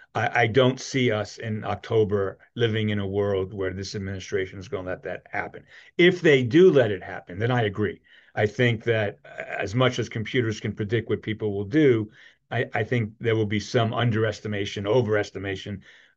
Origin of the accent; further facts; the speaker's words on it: New York, United States; I grew up in New York, and I have been following Donald Trump since 1989, and the Central Park Five.